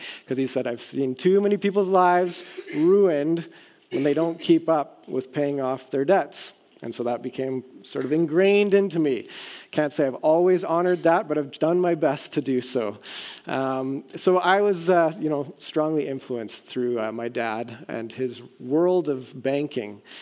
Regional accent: Vancouver, British Columbia, Canada; also born or lived in Cambridge, Ontario; I was born in Cambridge, Ontario, where I spent the first 7 years of my life. And then after 7 years, it was actually on my seventh birthday, we moved to Vancouver, BC

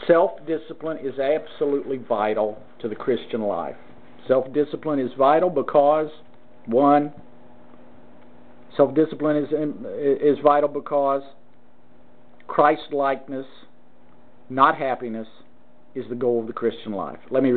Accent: Indiana, United States; Larry Bird just happens to be from my home state of Indiana and played ball in my hometown in university.

